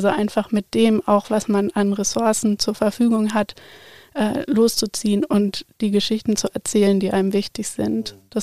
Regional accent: Ethiopia; Ich bin in Äthiopien aufgewachsen

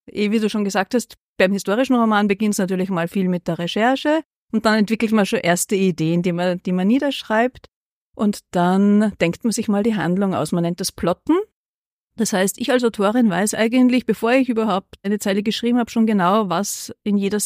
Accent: Gallneukirchen, Upper Austria, Austria; now in Linz, Austria; ich komme natürlich aus Oberösterreich, genauer gesagt aus dem Müllviertel. Ich bin in Gallnerkirchen aufgewachsen, bis mich die Liebe nach Linz geführt hat, wo ich bis heute wohne.

